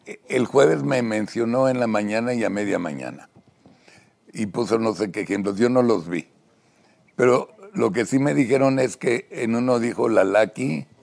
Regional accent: Mexico; Pero él dice que yo estoy promoviendo, como buen mexicano, que hay que ir a votar.

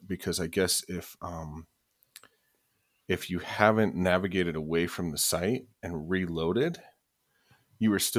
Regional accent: Denver, Colorado, United States; I grew up in Denver, the Columbine shootings

